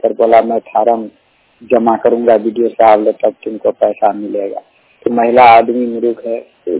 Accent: Marauna, Bihar, India; now in Delhi, India; ग्राम post बेली, उत्तर टोला, ward number 2, थाना मरौना, भाया निर्मली, जिला सुपौल, बिहार का रहने वाला। मैं दिल्ली से बोल रहा हूँ।

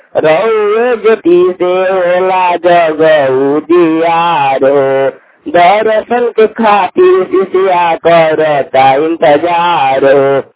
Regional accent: Khajrat, India; मैं ग्राम खजरात के रहने वाला हूँ।

